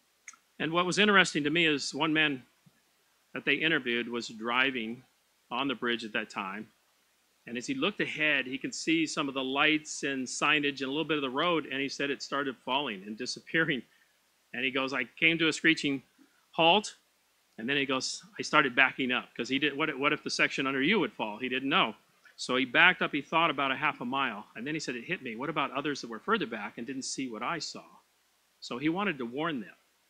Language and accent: English; West Coast, United States; I grew up on the West Coast, so I'd never heard of it